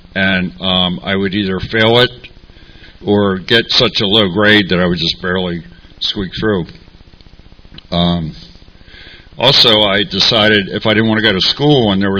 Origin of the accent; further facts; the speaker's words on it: Maryland, United States; moved away as an adult; now in Ocean Beach, United States; And I'm from Maryland originally, but I've lived in OB like over 40 years.